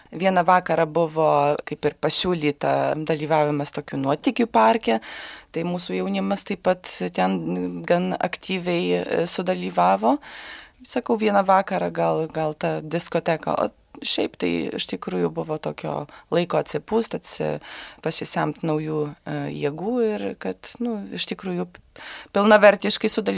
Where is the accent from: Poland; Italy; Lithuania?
Poland; labai buvo įdomu, kodėl mes iš Lenkijos, o kaip čia Lietuva.